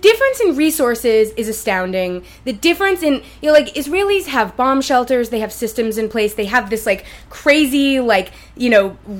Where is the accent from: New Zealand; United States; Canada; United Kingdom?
United States; New York City, New York; I grew up in New York City.